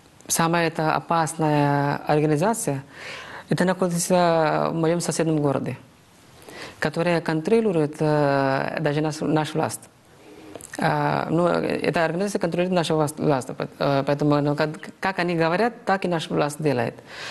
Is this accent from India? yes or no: yes; Maharashtra, India; first language Marathi; Russian is a second language; В моем штате на марате, на языке марате. Это мой родной язык.